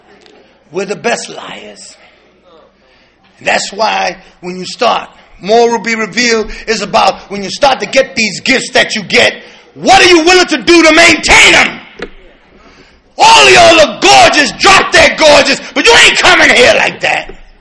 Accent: New York City, New York, United States; Traveling, I'm from New York City

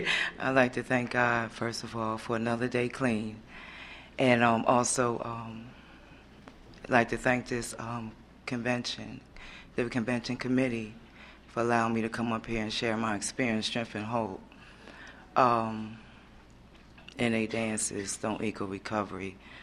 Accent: Wilmington, Delaware, United States; I'm originally from Delaware, Wilmington.

